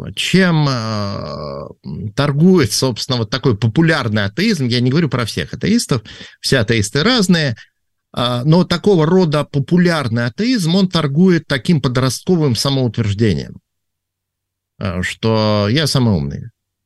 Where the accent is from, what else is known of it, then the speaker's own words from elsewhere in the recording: Severomorsk, Murmansk Oblast, Russia; я родился и вырос в Североморске, там у моих родителей были северные надбавки